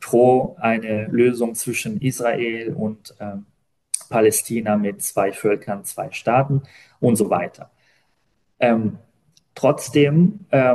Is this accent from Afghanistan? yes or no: no; Italy; als Italiener, der aber auch ein bisschen europäische Erfahrung hat